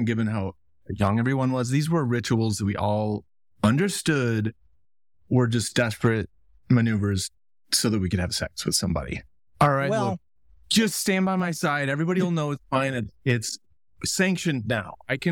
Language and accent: English; Colorado Springs, Colorado, United States; I grew up in Colorado Springs.